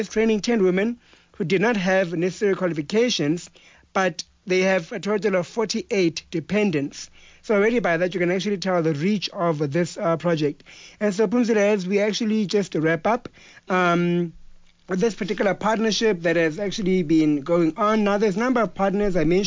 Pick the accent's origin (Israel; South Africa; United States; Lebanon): South Africa; Emalahleni, Mpumalanga; Now, that's back in my hometown of Emalahleni, actually.